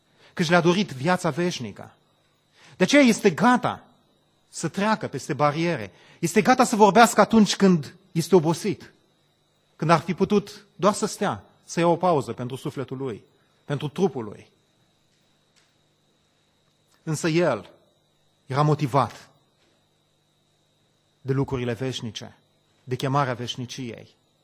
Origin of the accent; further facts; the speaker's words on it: Brăila, Brăila County, Romania; Eu sunt deloc din Brăila. Acolo se mergea mult la pescuit.